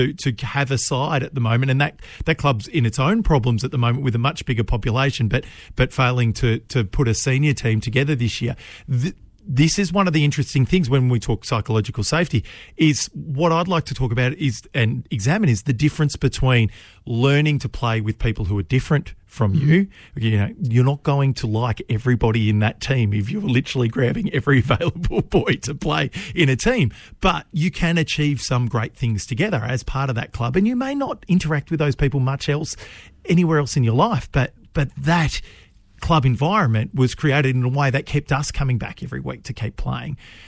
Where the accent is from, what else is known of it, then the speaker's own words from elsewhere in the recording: Broadford, Victoria, Australia; So I grew up in Broadford, sort of semi-regional Victoria now.